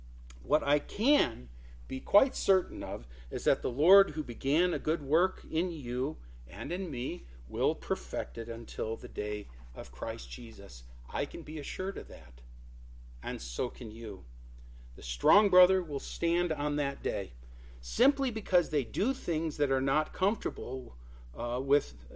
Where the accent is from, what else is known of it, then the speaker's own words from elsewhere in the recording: Detroit, Michigan, United States; Now, for me, growing up near Detroit as a little boy, my father always carved pumpkins.